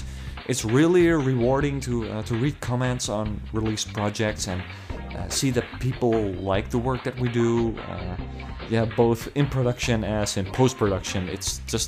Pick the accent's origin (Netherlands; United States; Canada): Netherlands; I'm 22 years old, I'm from Holland.